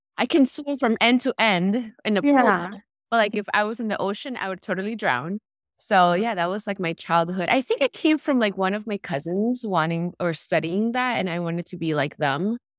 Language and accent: English; Guayaquil, Guayas, Ecuador; also born or lived in Miami, United States; But I was born in Miami, and when I was around 3 months old, I went to be raised in Guayaquil, Ecuador, which I'm very proud of.